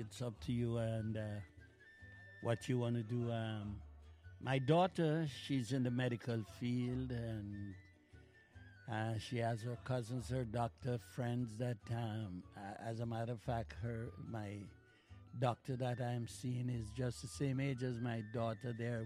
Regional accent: Jamaica; We dance this song as youngsters growing up in Jamaica

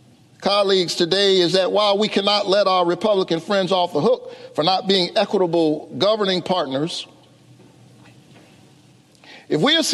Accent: Savannah, Georgia, United States; I'm thinking about the kids in the Caton Homes housing projects where I grew up in Savannah, Georgia.

